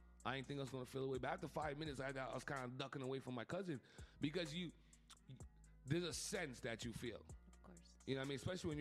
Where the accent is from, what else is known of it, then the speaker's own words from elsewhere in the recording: Montreal, Quebec, Canada; So once dudes found out I was from Montreal, not even want to shake my hand.